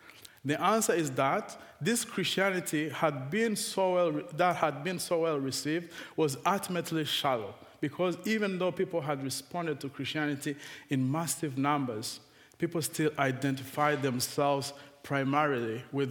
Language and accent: English; Rwanda; Because, as you know, I'm from Rwanda, right?